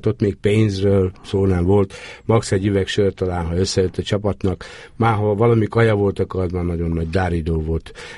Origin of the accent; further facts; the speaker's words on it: Emőd, Borsod-Abaúj-Zemplén, Hungary; born there; Nem, én Emődön születtem. Emődön születtem